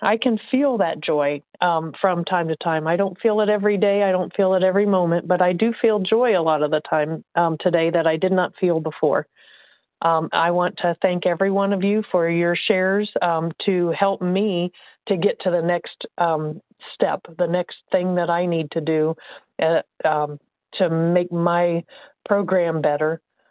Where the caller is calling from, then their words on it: Indiana, United States; I'm calling from Indiana.